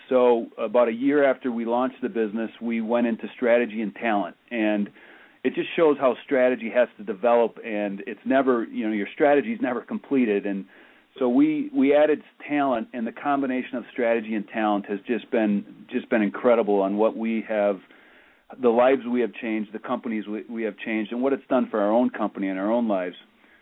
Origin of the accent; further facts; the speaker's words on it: Green Bay, Wisconsin, United States; Well, I grew up in Green Bay, Wisconsin. Of course, that makes me a lifelong diehard Packer fan and ticket holder.